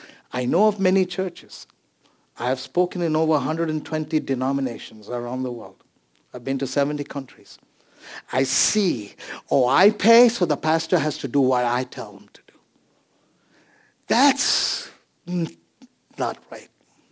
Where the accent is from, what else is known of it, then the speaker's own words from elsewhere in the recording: India; English is a second language; I'm Indian. I can speak till 5 hours.